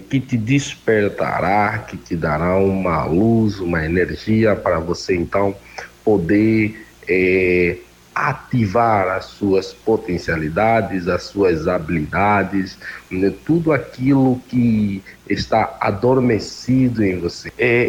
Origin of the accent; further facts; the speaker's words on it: Angola; now in Brazil; Eu sou de Angola, como eu falei, eu vim de África, eu vivi experiências, consegui terminar o meu ensino médio num tempo recorde lá com o meu país, e com 16 anos